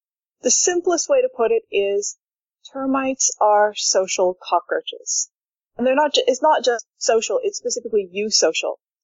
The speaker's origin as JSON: {"language": "English", "town": "Ottawa", "region": "Ontario", "country": "Canada", "moved": "as an adult", "lives_now": "Berlin, Germany", "said": "I am in Berlin, where I've been doing my master's degree, but I'm originally from Ottawa in Canada. I actually came to Berlin a while before I started studying, because when I finished high school in Canada"}